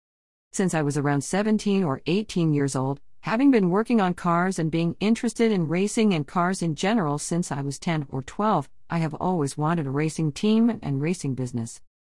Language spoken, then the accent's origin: English; Miami, Florida, United States; I grew up in Miami and lived there until 1985.